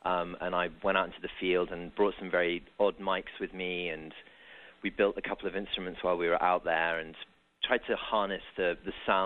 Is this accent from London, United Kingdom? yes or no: yes; London, United Kingdom; now in United States; I'm not. That's true. Yeah, I'm from London originally. Been here about just over 10 years.